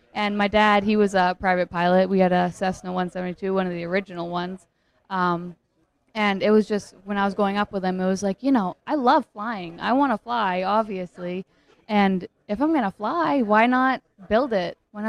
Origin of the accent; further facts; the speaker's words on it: Maine, United States; now in Daytona Beach, United States; I'm originally from Maine, but I live in Daytona Beach going to Embry-Riddle.